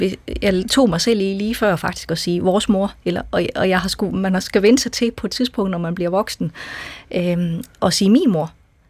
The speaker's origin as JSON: {"language": "Danish", "town": "Horsens", "region": "Central Denmark Region", "country": "Denmark", "said": "Ja, jeg kommer fra Horsens, og jeg bor i en lille by lige uden for Horsens, der hedder Lund."}